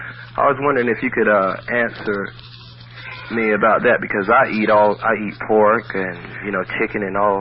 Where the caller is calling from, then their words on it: Bartow, Florida, United States; Yes, I'm calling from Bartow.